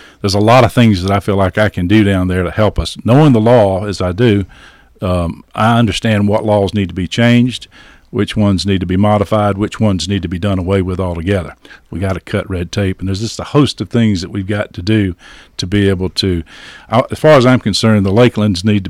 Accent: Williamston, South Carolina, United States; born there; Well, actually, I was born in Anderson County in Williamston. We lived in a four-room house.

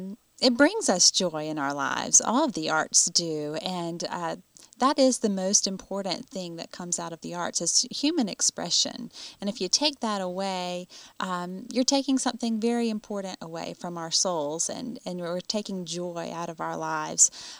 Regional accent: Greenwood, United States; Well, I was born in Greenwood. My father was a pastor, and we moved away a few times, but we always found our way back to Greenwood.

